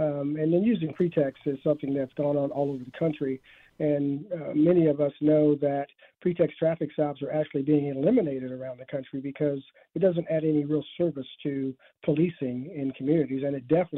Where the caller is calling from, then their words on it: Danville, Illinois, United States; I'm calling from Danville, Illinois.